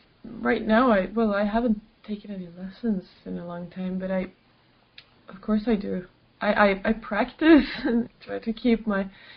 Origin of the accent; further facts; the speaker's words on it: Ås, Jämtland, Sweden; now in Stockholm, Sweden; Well, I live in Stockholm since a long time now, but originally I come from further up north. It's a small village called Ås, A with a circle and S, in Jämtland, close to the mountains.